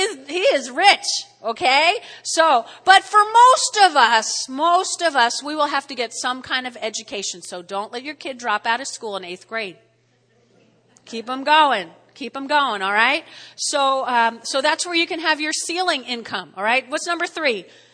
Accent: New Jersey, United States; accent: Jersey; in case you don't understand my Jersey accent

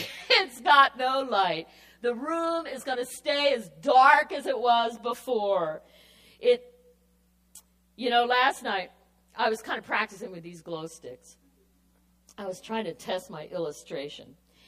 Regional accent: Jamaica; I mean, I'm from Jamaica. You know, we might have a few little glow sticks, but this was a whole wall.

